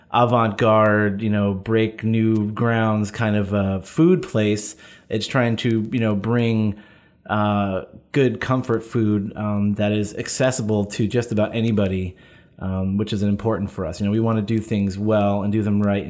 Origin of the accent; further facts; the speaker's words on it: Millerton, New York, United States; an amazing greens producer out of Millerton, New York, which is my hometown.